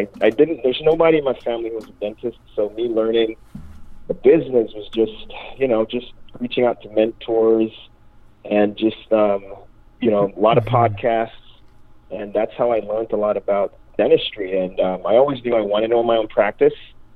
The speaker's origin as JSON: {"language": "English", "country": "Jamaica", "lives_now": "Maryland, United States", "said": "Jamaica, Caribbean."}